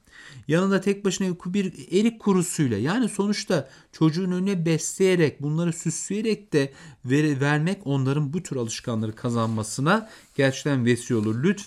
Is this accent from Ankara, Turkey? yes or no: yes; Beypazarı, Ankara, Turkey; Ben Ankara Beypazarlıyım. İşte benim muhitimde, Beypazarı'nda, Polatlı'da, Güdül'de, Nallıhan'da, Ayaş'ta ay çekirdeği çok olur.